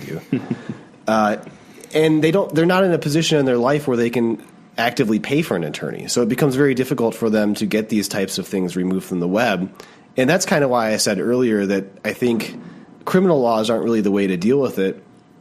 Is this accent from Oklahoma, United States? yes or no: no; Flint, Michigan, United States; I grew up in the Flint area.